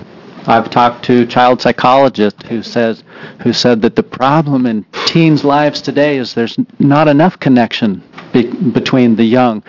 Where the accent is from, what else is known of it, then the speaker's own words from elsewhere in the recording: Woodburn, Oregon, United States; I'm from Woodburn.